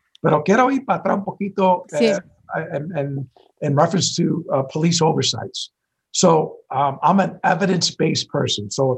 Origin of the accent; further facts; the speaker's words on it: Puerto Rico; porque soy boricua, puertorriqueño.